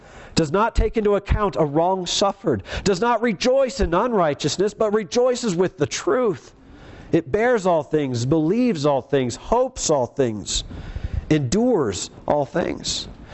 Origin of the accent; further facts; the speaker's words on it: Colorado Springs, Colorado, United States; We are all Americans. That's a body. We're all from Colorado Springs.